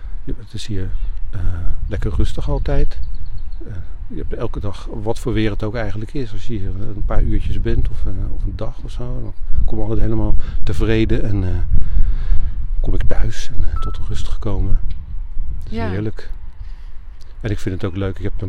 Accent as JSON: {"language": "Dutch", "town": "The Hague", "region": "South Holland", "country": "Netherlands", "said": "En ik kom oorspronkelijk uit Den Haag. In Den Haag hadden we ook een volkstuin."}